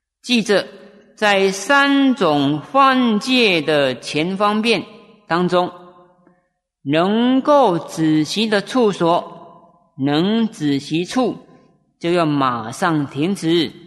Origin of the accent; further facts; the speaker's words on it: China; 我们中国人有一句话说呢，举头三尺有神明啊